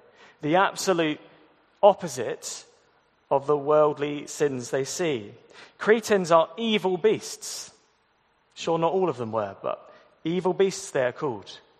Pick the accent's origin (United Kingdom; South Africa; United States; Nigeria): United Kingdom; Surrey, South East England; People from Surrey are work-obsessed, overly private, and a little bit rude. I can say that because I'm from Surrey.